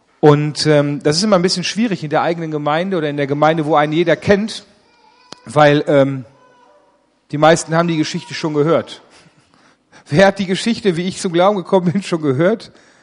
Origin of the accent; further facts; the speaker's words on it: Ennepetal, North Rhine-Westphalia, Germany; Ich bin nicht in Remscheid aufgewachsen, sondern ich komme eigentlich aus Ennepetal, genau genommen Ennepetal-Rüggeberg. Das ist ein wirklich kleines Kaff hinter den 7 Bergen, bei den 7 Zwergen. Das ist wirklich 800 Einwohner, wohnen auf einem wirklich steilen Hügel.